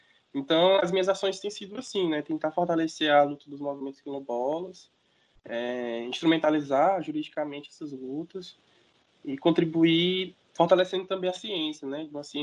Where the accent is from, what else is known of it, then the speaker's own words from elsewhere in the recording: Teresina, Piauí, Brazil; Eu sou natural de Teresina, de onde eu estou falando com vocês.